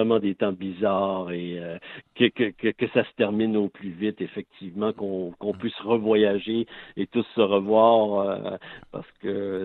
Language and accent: French; Quebec, Canada; accent: Quebec French; je suis obligé d'essayer de me ressortir mon accent québécois